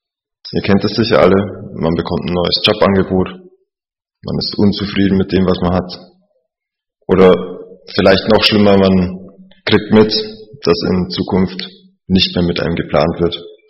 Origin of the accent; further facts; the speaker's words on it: Bavaria, Germany; 26, studiere am TSR, wie schon gesagt. Ich komme ursprünglich aus Bayern, da war ich jetzt eine Woche. Das heißt, wenn ich ein bisschen Akzent habe, verzeiht es mir. Es geht nicht ganz weg.